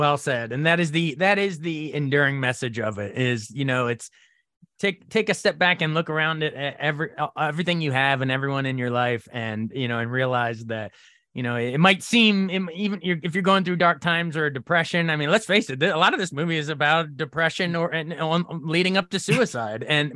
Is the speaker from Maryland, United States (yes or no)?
yes; Frederick, Maryland, United States; here in my hometown of Frederick